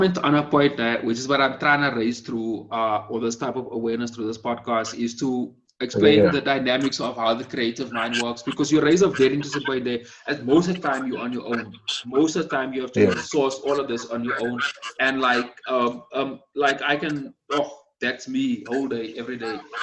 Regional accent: Kimberley, Northern Cape, South Africa; I know in my hometown, drive-ins was a big part of Kimberley nostalgia from the 90s. I know I certainly grew up with it.

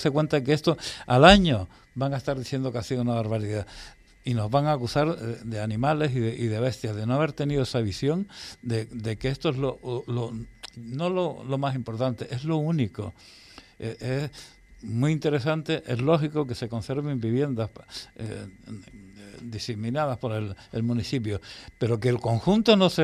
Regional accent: Puerto Cabras, Canary Islands, Spain; born there; yo nací en Puerto Cabra, y por eso no me molesta decirlo

